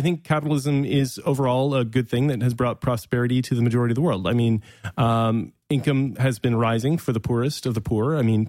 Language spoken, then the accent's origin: English; Canada; If you look at Scandinavia, for example, or Canada, to some extent, I'm from Canada.